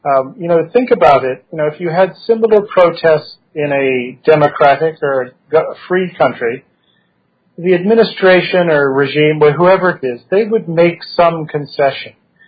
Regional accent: Virginia, United States; because I'm from Virginia, and I take great pleasure in never having stayed overnight in the state of Maryland.

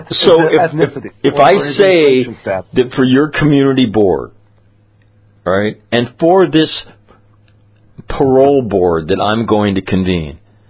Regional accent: Sacramento, California, United States; I'm from Sacramento.

